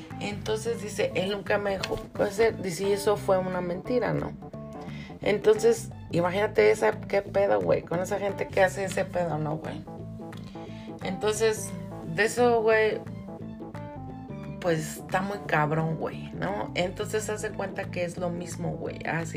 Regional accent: Mexico City, Mexico; Yo lo sigo porque soy del barrio, soy del DF.

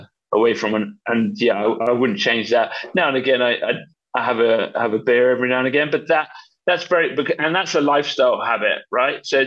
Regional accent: United Kingdom; Back in the day, and being a Brit, we're pretty good at drinking alcohol.

